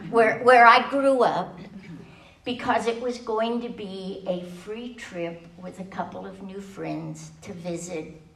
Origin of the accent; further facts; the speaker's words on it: San Antonio, Texas, United States; And I grew up in San Antonio, which is South Texas.